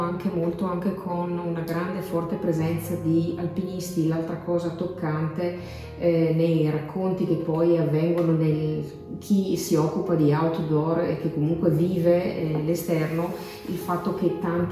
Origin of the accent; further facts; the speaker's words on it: Lombardy, Italy; perché siamo lombardi